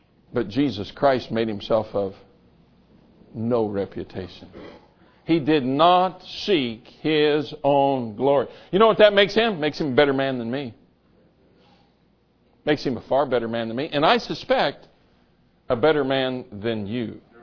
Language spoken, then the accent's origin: English; Colorado, United States; also born or lived in Missouri / Kansas / New York / Wisconsin; And I'm a Westerner. I was raised in the West. I pastored back East for several years, but I'm a Westerner.